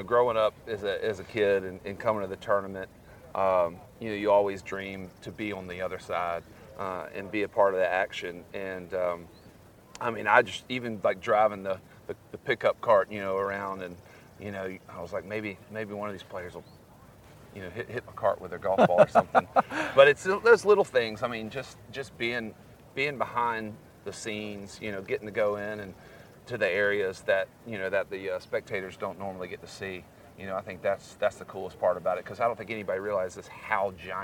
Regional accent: Augusta, Georgia, United States; Well, I grew up here in Augusta, born and raised, and actually worked the range.

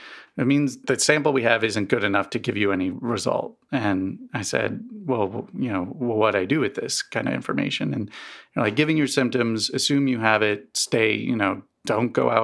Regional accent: East Coast, United States; I grew up on the East Coast and never really had allergies until I moved to Missouri.

